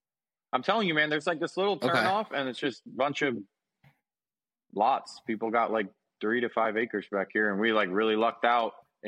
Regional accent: Davie, Florida, United States; Like 5 minutes from Nova Southeastern, yeah. And only in 2018, we moved up north.

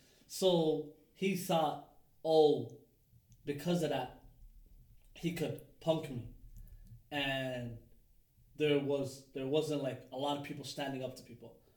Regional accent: Toronto, Ontario, Canada; And remember, I told you I grew up in Dixon, so I only grew up around Somalis.

